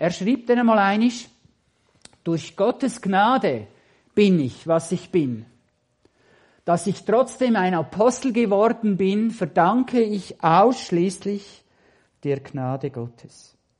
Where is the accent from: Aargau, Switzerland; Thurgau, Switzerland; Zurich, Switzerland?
Aargau, Switzerland; ich bin Aargauer, wie ihr gesehen.